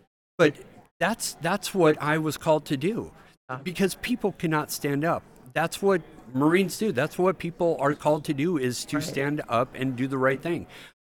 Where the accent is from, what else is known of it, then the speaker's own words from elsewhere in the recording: United States; But as an American, I was outraged.